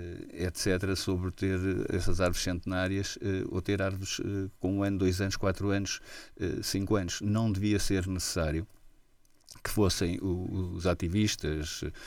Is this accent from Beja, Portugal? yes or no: no; Tomar, Santarém, Portugal; now in Coimbra, Portugal; E não sou de Coimbra, vim de Tomar